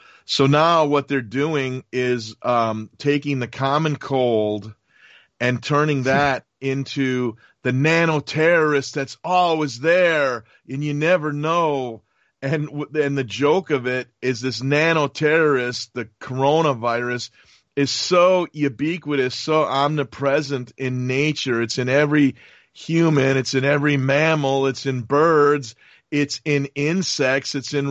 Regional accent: United States; I guess if you want to pronounce it the European way, but I'm an American, so viry.

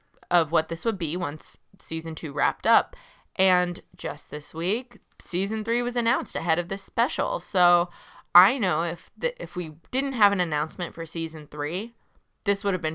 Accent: Boston, Massachusetts, United States; You know, this is gonna sound silly, but we're from the Northeast. We're from Boston.

